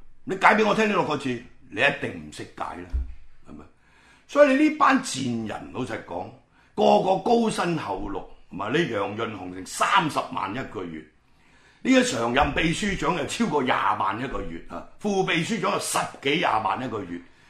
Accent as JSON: {"language": "Cantonese", "country": "Hong Kong", "said": "即係我哋每一個所謂即係香港作為中國人嗰啲人"}